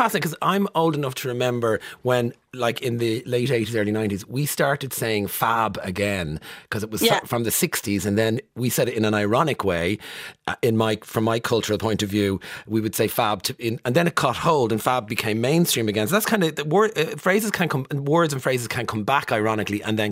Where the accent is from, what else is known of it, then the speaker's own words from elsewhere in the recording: Ireland; So some that jump out, well, obviously, because we're Irish.